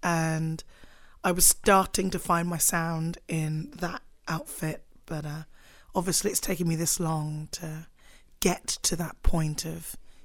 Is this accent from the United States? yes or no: no; England, United Kingdom; Like growing up in England, like we're an even smaller minority than being a regular minority here.